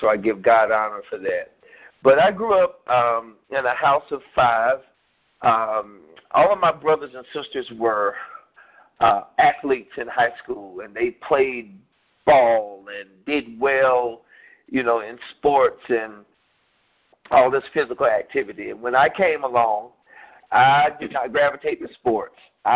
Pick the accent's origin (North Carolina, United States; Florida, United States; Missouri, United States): North Carolina, United States; Erwin; Actually, I'm from Irwin, which is right down the street from Bun Level, in a little community called Riverside.